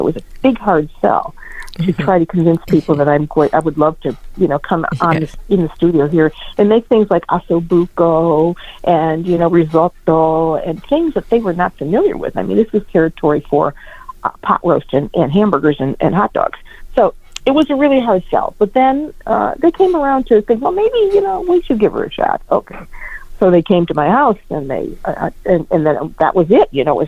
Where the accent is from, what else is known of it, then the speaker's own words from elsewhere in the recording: Depew, New York, United States; also born or lived in Buffalo; Yes, well, I was born in Buffalo at Millard Fillmore Hospital, and I grew up in Depew, New York.